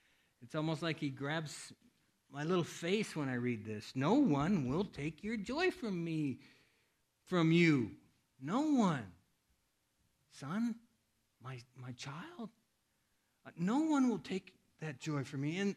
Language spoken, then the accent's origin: English; Iowa, United States; I grew up in Iowa, and as a young boy even, I experienced on my grandpa's farm lots of birds, of baby pigs, and cows